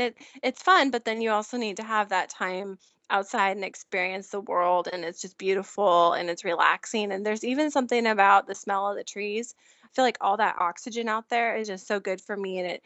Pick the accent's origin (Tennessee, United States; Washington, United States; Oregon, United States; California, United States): Washington, United States; Well, I grew up in Eastern Washington. We lived on 11 acres by the river.